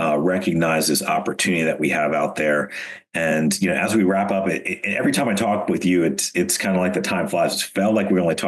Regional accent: United States; I right now I agree that, as a consumer, as a human, as an American, as, father, husband, all the things.

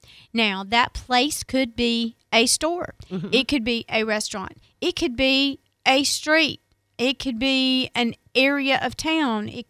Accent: the South, United States; I'm from the South, and I've heard it all my life.

